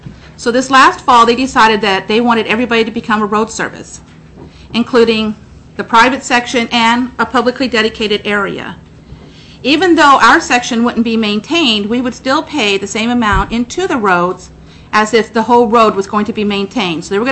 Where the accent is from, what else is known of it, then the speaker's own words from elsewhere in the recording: Alaska, United States; I am from the Fairbanks North Star Borough.